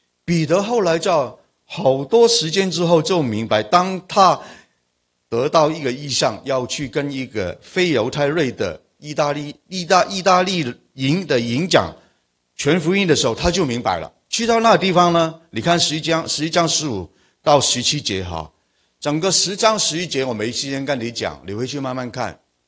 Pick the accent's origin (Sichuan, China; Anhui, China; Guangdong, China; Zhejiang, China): Guangdong, China; 我是广东人，广东话是不是方言啊？